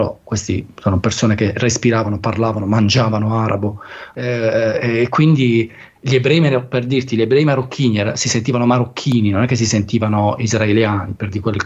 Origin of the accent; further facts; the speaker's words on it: Apulia, Italy; anche noi pugliesi abbiamo una tradizione in grico